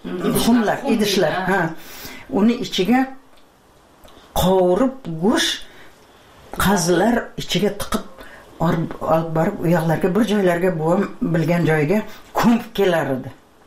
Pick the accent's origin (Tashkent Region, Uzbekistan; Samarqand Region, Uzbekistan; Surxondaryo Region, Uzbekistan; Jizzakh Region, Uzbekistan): Tashkent Region, Uzbekistan; Piskent; Yoziq-qish yer tulada 3 km Piskent sentriga maktabga qatnaganman.